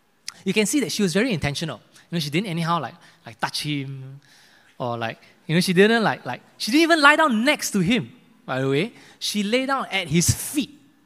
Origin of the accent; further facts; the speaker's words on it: Singapore; I'm actually from Singapore. So I served my national service and my army in Singapore.